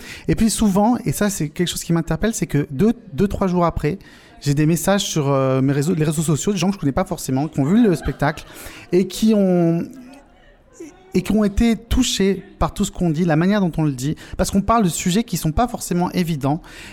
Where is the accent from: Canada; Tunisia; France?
France; Toulon, Provence-Alpes-Côte d'Azur; j'ai envie d'expliquer, de parler de là d'où je viens, de la Provence, de Toulon, de ce coin de pays